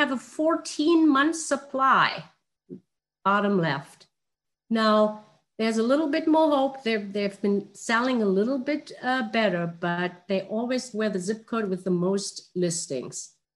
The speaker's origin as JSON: {"language": "English", "country": "Germany", "tie": "born or raised there", "said": "Europe, especially my hometown, Germany, is unfortunately suddenly not doing too good."}